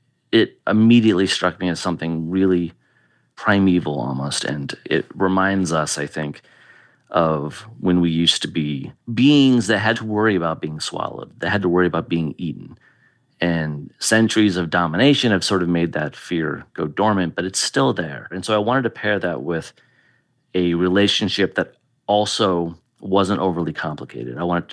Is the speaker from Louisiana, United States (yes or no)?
no; Iowa, United States; Well, I grew up in Iowa, so...